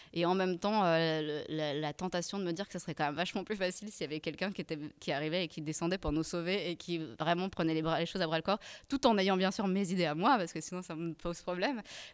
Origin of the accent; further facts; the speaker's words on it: Switzerland; Enfin, moi, je suis suisse.